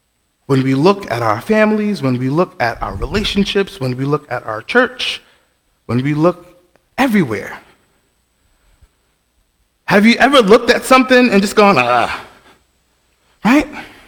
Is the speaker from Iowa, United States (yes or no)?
no; New York City, New York, United States; Now, I'm from New York City. Heavy Italian mafia presence.